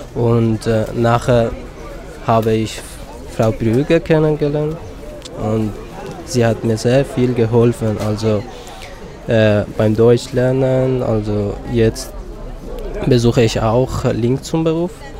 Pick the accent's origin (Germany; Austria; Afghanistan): Afghanistan; German is a second language; now in Basel, Switzerland; Ursprünglich komme ich aus Afghanistan. Seit ungefähr 3,5 Jahren bin ich hier in der Schweiz.